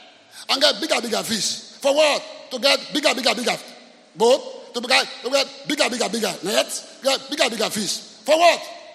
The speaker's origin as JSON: {"language": "English", "country": "Nigeria", "said": "I'm a Nigerian."}